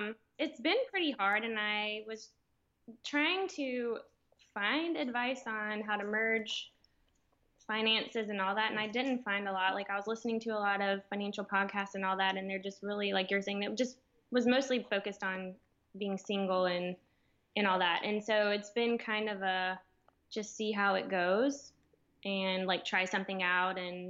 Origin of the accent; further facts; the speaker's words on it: Birmingham, Alabama, United States; also born or lived in Atlanta; I'm from Birmingham, Alabama, so kind of right there in the middle. I've lived like most of my adult life in Atlanta.